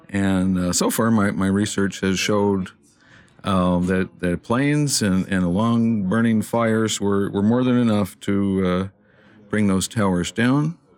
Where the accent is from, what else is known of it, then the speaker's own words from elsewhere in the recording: Albuquerque, New Mexico, United States; born there; now in Socorro, United States; I was born in Albuquerque, New Mexico in 1953. Currently, I live in Socorro, New Mexico, where I work at New Mexico Tech in the Earthquake Instrument Center.